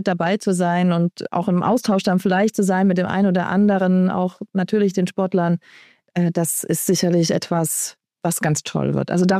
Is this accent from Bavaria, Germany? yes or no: no; Leipzig, Saxony, Germany; Und dann komme ich ja aus Sachsen und Leipzig